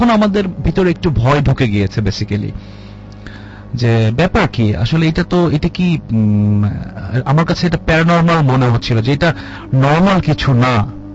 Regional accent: Dhaka, Dhaka Division, Bangladesh; আমি শুধু ঢাকার ছিলাম, আমার গ্রামের বাড়ি ফরিদপুর, বাট আমি ঢাকার ছিলাম, ঢাকায় পড়াশোনা করেছি

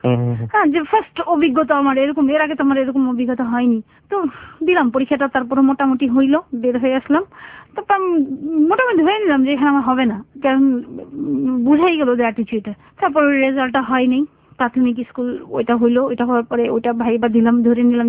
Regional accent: Dhaka, Dhaka Division, Bangladesh; also born or lived in Madaripur; আমি তো আসলে মাদারীপুর, ডিস্ট্রিক্ট হচ্ছে মাদারীপুর, কিন্তু আমি বেসিক্যালি ঢাকার মেয়ে

